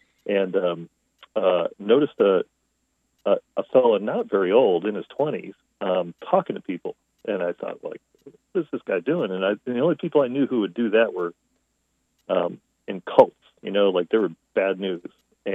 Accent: Liverpool, New York, United States; I grew up in a small town in the part of Syracuse, New York, called Liverpool, New York.

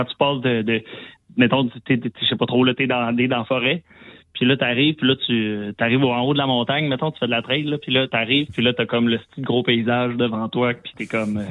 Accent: Quebec City, Quebec, Canada; Moi, je viens de Québec, là.

